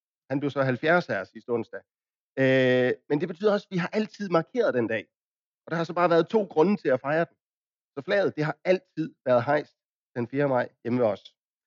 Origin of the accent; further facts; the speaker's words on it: Region of Southern Denmark, Denmark; jeg bilder mig ind, at det, at jeg er sønderjyde, er med til at gøre